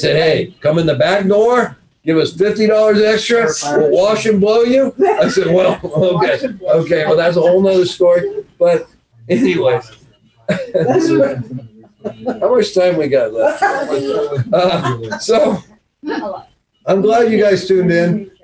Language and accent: English; San Francisco, California, United States; And Nancy Pelosi, I'm from San Francisco, right?